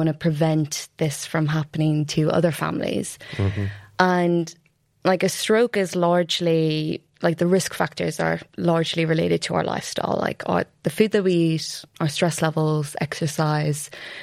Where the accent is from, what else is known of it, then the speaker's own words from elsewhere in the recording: Dundalk, Leinster, Ireland; If you haven't guessed from the accent, I'm Irish. So from a place called Dundalk, which is north of Dublin. It's not like a super well-known or special place, but it's where I grew up.